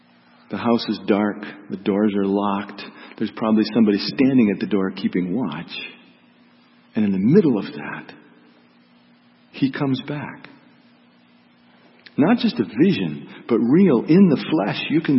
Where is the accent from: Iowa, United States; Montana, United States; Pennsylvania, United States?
Montana, United States; I grew up in Montana, where there is a lot of logging.